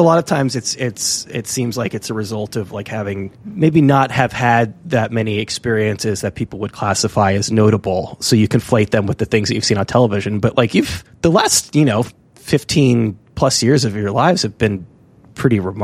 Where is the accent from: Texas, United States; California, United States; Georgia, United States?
California, United States; I don't know if it's because I'm from California, but everyone was texting me about it.